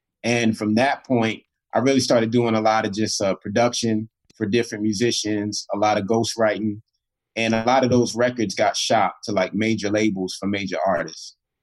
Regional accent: Queens, New York, United States; I grew up in Queens, New York, so for me, I saw a lot of different Queens musicians

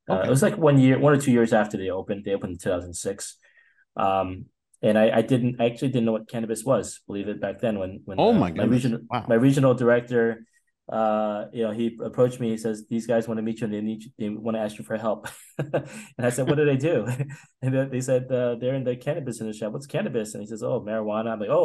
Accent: East Coast, United States; I grew up in the East Coast that really did a good job.

